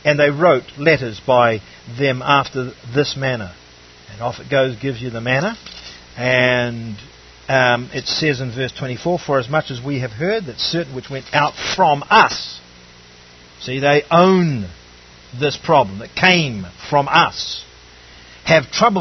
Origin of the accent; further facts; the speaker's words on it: New Zealand; It's like us. We come from New Zealand.